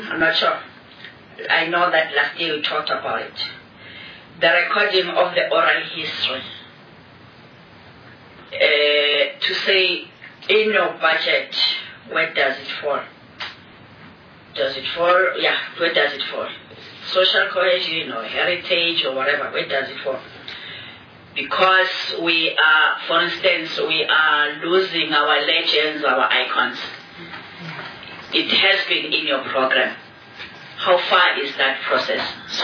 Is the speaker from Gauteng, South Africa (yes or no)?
yes; Gauteng, South Africa; I'm from Gauteng, and I'm deployed at an area